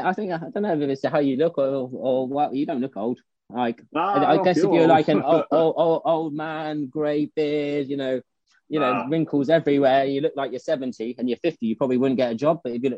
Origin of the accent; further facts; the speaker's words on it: Jamaica; We grew up in Jamaica with my brother.